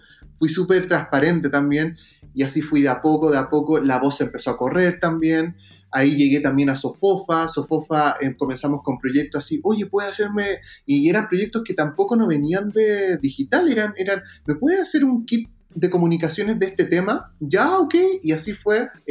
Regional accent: Chile; Somos los únicos chilenos hasta el día de hoy.

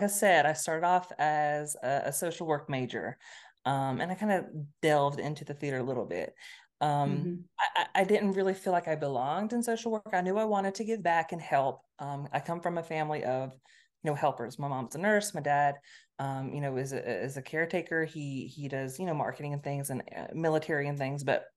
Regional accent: North Carolina, United States; also born or lived in Germany / Virginia; Germany. But I don't remember anything about it. I was a little baby, but I came to the States, grew up in North Carolina, have lived in small town Virginia since I was about 12 years old. And here we are still living in small town Virginia.

